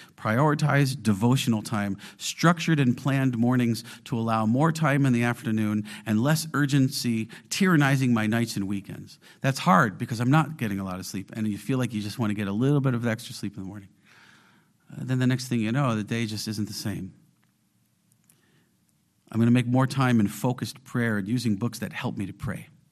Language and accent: English; New York, United States; I grew up ice skating in Western New York.